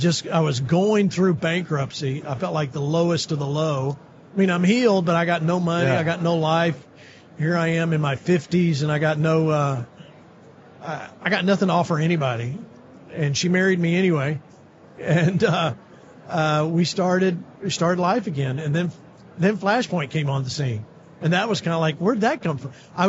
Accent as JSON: {"language": "English", "region": "Georgia", "country": "United States", "said": "I'm from Georgia originally."}